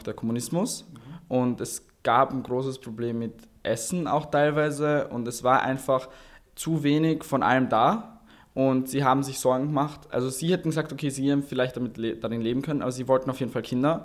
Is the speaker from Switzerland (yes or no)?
no; Austria; born there; Also ich bin in Österreich geboren.